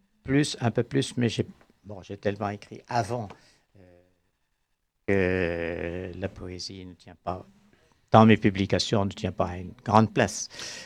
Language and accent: French; Poitiers, Nouvelle-Aquitaine, France; J'allais dans l'atelier d'écriture à Poitiers, parce que je suis de Poitiers